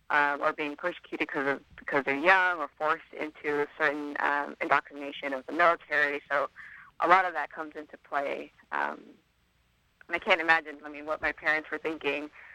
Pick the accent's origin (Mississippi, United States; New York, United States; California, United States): California, United States; San Francisco; Yeah, I grew up in San Francisco, mm-hmm. Oakland, most of the East Bay, yeah.